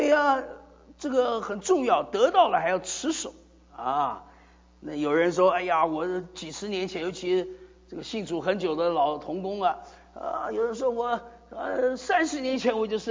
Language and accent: Chinese; Fuzhou, Fujian, China; 所以我是一个福州人啊，我们福州人有什么管用的地方？嗓门特别大